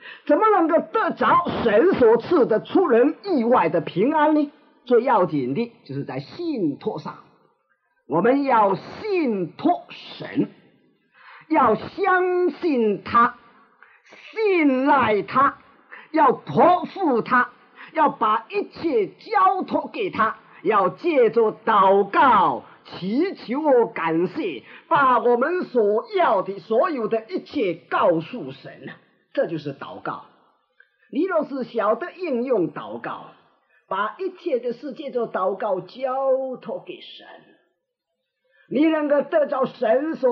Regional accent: China; 我们中国人自古以来就有这个看法

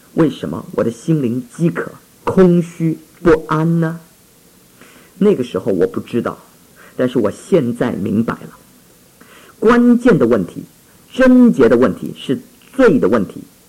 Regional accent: Taiwan; 大概是跟我小时候在台湾受的教育有关吧

